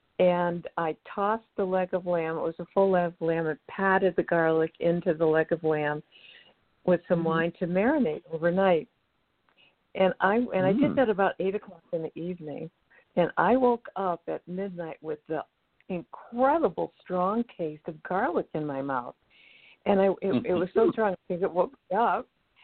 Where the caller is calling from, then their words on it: California, United States; from California.